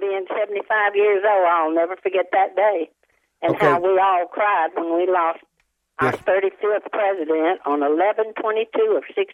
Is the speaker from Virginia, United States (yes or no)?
no; Alabama, United States; That's right. They were Blue Dog Democrats. Yes. That's how I was raised in Alabama, the Blue Dog Democrat.